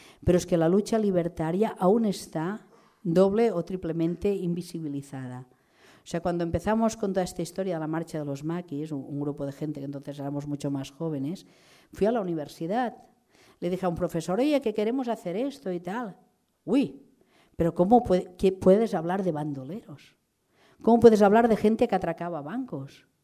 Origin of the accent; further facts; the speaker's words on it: L'Hospitalet de Llobregat, Catalonia, Spain; porque soy de Hospitalet